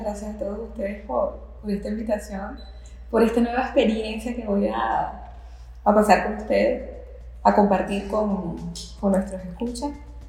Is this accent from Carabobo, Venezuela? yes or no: no; Caracas, Capital District, Venezuela; yo soy caraqueña.